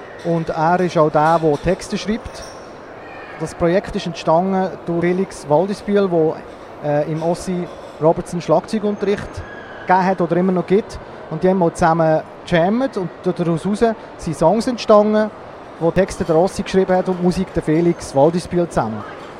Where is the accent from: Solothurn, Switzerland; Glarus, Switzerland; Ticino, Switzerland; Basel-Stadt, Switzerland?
Solothurn, Switzerland; Oensingen; ich komme aus Önzigen und bin Sänger, Mitkomponist vom Projekt